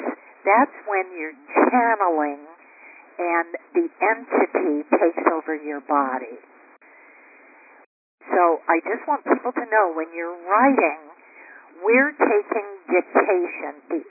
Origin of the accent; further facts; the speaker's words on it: Iowa, United States; I grew up in Iowa